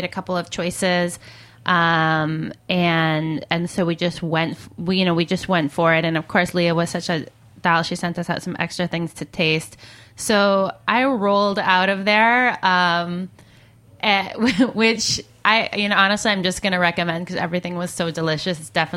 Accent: Midwest, United States; I am from the Midwest, and we do love our ranch dressing.

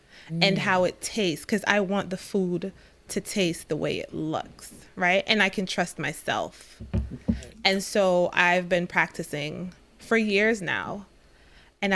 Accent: Jamaica; No, I'm from Jamaica

